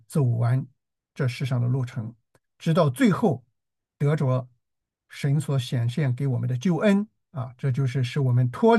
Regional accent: China; 所以我们中国人也说“慢工出细活”，是吧？

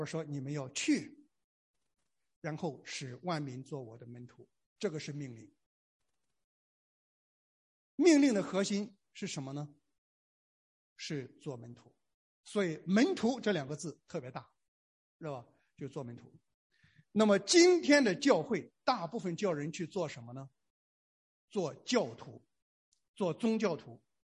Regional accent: northern China, China; 因为我小的时候在中国的北方啊

